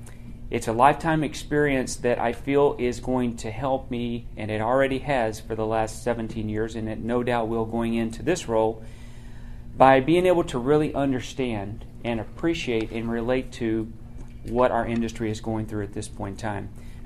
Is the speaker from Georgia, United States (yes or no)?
no; Uvalde, Texas, United States; I was born and raised in Uvalde, Texas, which is in the southwest area of the state, about 70 miles west of San Antonio. So real close to the Mexico border.